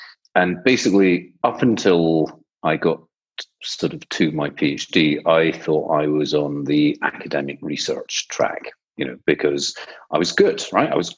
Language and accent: English; Scotland, United Kingdom; I grew up in the west of Scotland.